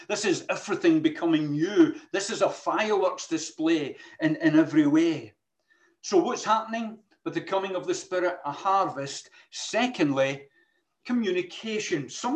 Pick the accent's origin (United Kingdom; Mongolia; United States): United Kingdom; Glasgow, Scotland; I'm just a Glaswegian, common, or garden Glaswegian.